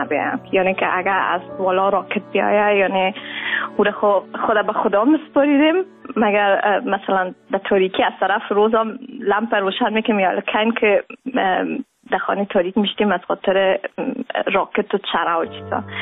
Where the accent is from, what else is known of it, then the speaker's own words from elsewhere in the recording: Kabul, Afghanistan; now in Netherlands; ما داخل سال 97 افغانستان را ترک کردیم، از کابل در پاکستان، از پاکستان ما آمدیم در آلند.